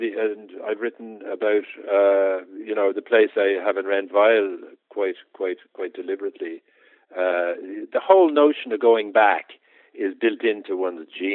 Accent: Dublin, Leinster, Ireland; Then my native city has changed a great deal. When I grew up in Dublin, even when I was a student there in the 60s

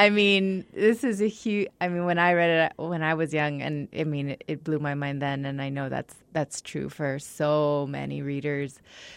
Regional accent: El Paso, Texas, United States; I mean, I grew up in El Paso, so, and I was, you know, raised to love our city and be really proud.

